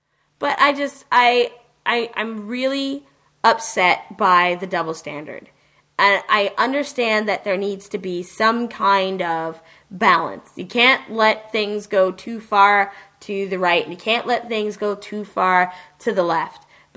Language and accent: English; Virginia, United States; Okay, in the same sentence where I say I'm a podcaster from Virginia, we've got a person that says I'm a lesbian.